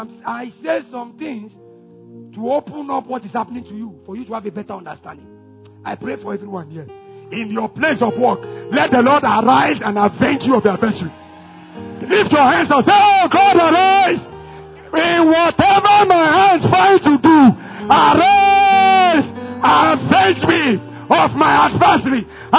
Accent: Ogbomosho, Oyo, Nigeria; I am from Ogbomosho, not a village.

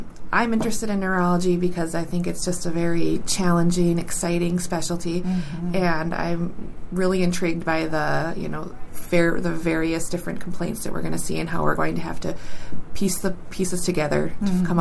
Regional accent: Pelican Rapids, Minnesota, United States; Well, I did grow up pretty much in Pelican Rapids, so I grew up with a lot of friends from different cultures.

